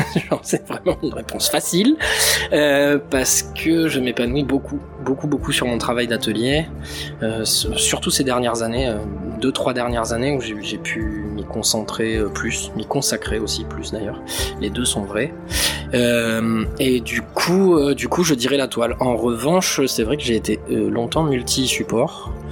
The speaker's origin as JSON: {"language": "French", "region": "Nouvelle-Aquitaine", "country": "France", "said": "je viens de Dordogne précisément, et c'est une région qui était empreinte de la préhistoire déjà, parce qu'il y avait énormément de grottes, de fossiles, de silex taillés et tout ça, et aussi très médiéval."}